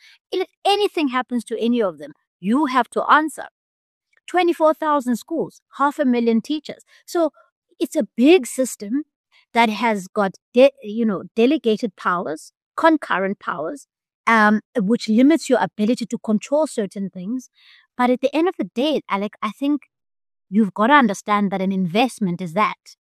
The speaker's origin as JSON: {"language": "English", "town": "Buffalo City", "region": "Eastern Cape", "country": "South Africa", "said": "And I come from the Eastern Cape. So I have seen the profound failure of local government where I come from."}